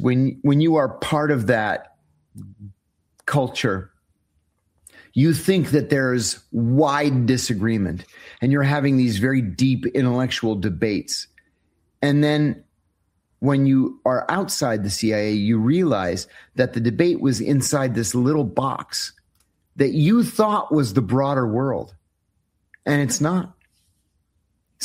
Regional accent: United States; I'm biased in favor of the U.S. only because I'm an American, of course.

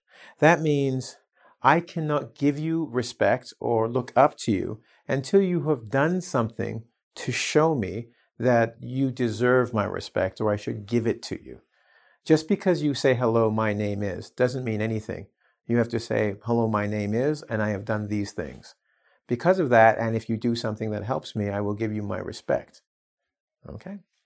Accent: England, United Kingdom; born there; Being an English speaker, I was born in England

